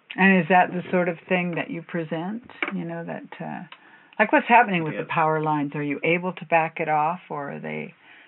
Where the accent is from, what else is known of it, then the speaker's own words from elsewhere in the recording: Bellingham, Washington, United States; I'm from Bellingham, where they call themselves the sustainability capital, whatever that means, you know.